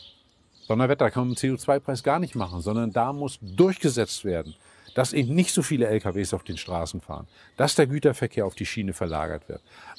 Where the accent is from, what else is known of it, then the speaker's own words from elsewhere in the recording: Mecklenburg-Vorpommern, Germany; Ich komme, wie gesagt, aus Mecklenburg-Vorpommern.